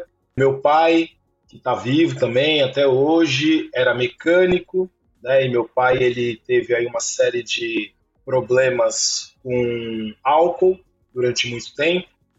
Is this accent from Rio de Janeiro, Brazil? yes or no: no; São Paulo, Brazil; born there; no ano de 1981, no dia 13 de março. Nasci no bairro da Casa Verde, na zona norte de São Paulo. Numa família pobre, né?